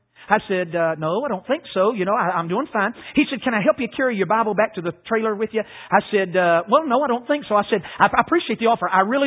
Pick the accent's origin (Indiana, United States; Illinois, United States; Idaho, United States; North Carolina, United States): North Carolina, United States; Now, listen, I'm from North Carolina, so it took me a while to put two and two together.